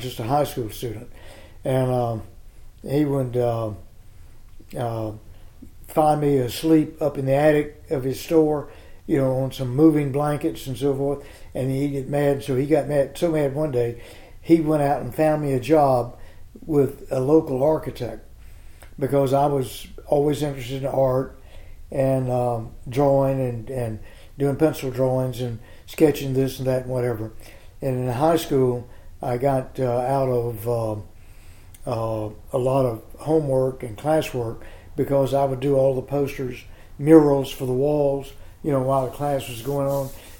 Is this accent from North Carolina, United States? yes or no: yes; Asheboro, North Carolina, United States; I'm from Ashboro, which is down below Greensboro in Randolph County. And I graduated from high school in 1951.